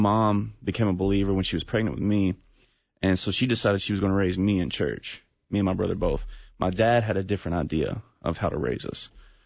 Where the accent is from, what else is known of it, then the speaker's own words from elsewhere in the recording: Lawrenceburg, Tennessee, United States; I grew up in Lawrenceburg, Tennessee. Small farm town. Little, everybody knows everybody. Everybody goes to church. Legalistic background. You know, Baptist, Southern Baptist upbringing.